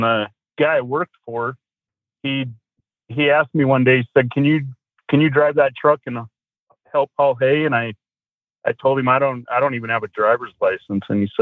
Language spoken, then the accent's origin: English; Blackfoot, Idaho, United States; So I grew up in Idaho. Blackfoot, Idaho is the only claim to fame as the potato capital of the world.